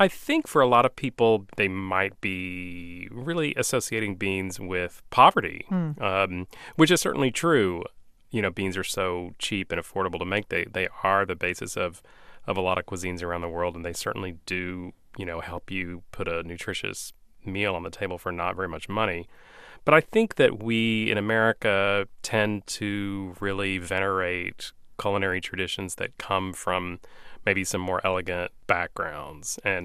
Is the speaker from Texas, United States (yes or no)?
yes; Texas, United States; well, you know, I grew up in West Texas, and so I grew up eating Tex-Mex food and Mexican food